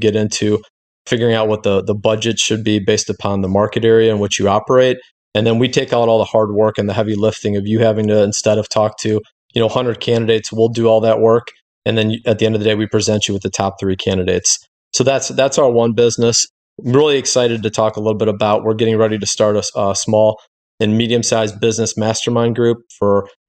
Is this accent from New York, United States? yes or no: no; Cleveland, Ohio, United States; I'm from Cleveland, Ohio. And we met in Mesa, Arizona.